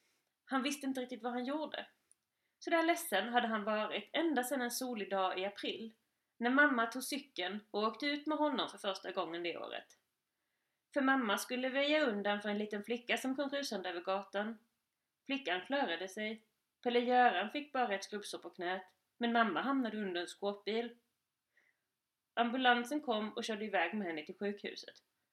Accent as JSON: {"language": "Swedish", "region": "Skåne", "country": "Sweden", "accent": "Scanian", "said": "min skånska, alltså den skånska jag pratar är väl okej, men jag kan inte prata bred skånska."}